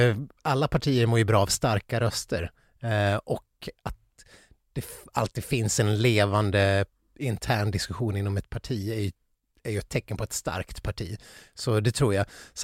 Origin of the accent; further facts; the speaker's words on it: Ludvika, Dalarna County, Sweden; Jag kommer från Ludvika, utanför Ludvika.